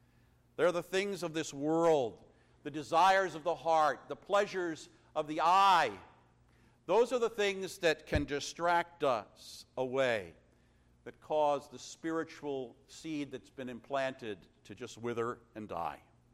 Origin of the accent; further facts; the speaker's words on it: New England, United States; Growing up in New England, I know all about stony ground.